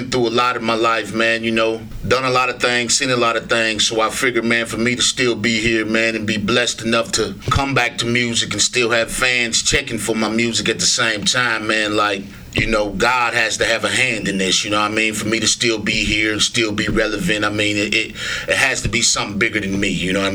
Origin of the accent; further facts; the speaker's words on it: United States; no matter the way I live, how I get it, I'm still an American.